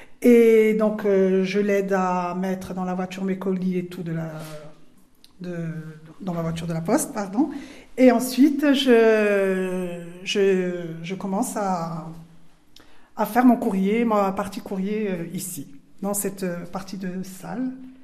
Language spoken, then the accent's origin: French; Francardo, Corsica, France; born there; Et je suis née à Francarde. Donc, je suis un peu d'ici, on va dire.